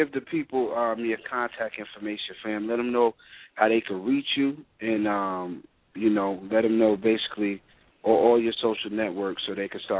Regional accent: New York, United States; Even though I'm from New York, I've been a Ravens fan forever, man, since Ray Lewis came into the league.

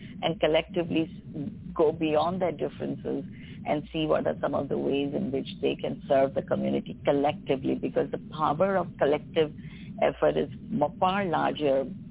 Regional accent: India; as an Indian, that, you know, when I was growing up in India

